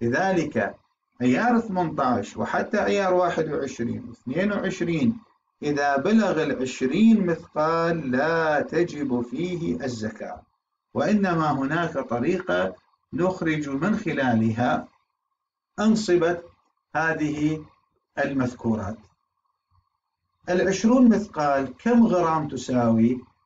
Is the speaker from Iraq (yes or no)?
yes; Iraq; عندنا بالعراق يكاد أن يكون معدوم